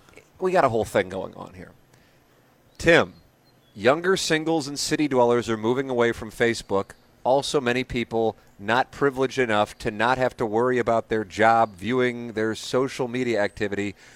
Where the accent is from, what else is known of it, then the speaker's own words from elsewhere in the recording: St. Louis, Missouri, United States; Well, I was from South City, so they still kind of viewed me as like